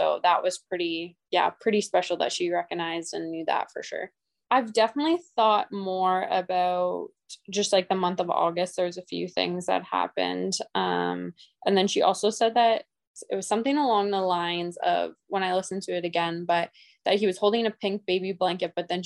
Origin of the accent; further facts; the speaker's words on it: Edmonton, Alberta, Canada; I'm from Edmonton, Alberta.